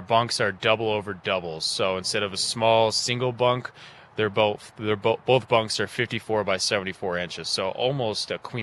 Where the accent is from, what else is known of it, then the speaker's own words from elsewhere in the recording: Elkhart, Indiana, United States; I came from Elkhart, Indiana. So born and raised in Elkhart, Indiana, where about 85% of the world's RVs are produced.